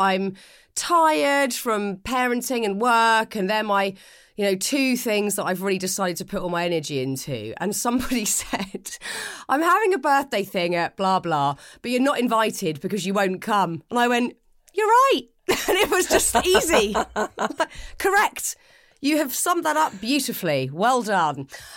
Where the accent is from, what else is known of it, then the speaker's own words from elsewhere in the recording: United Kingdom; I'm British and I have spent the last 41 years mainly in the UK.